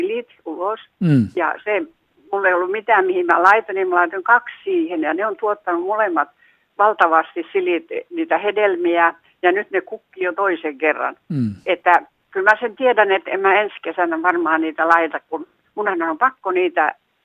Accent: Karelia, Finland; Mä olen 80 ja mä olen kotoisin Karjalasta, 100% Karjalasta

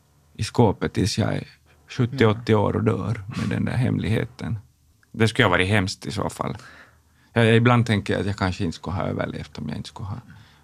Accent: Nykarleby, Ostrobothnia, Finland; Det fanns ju människor också där i min hemstad som man anade att vara homosexuella.

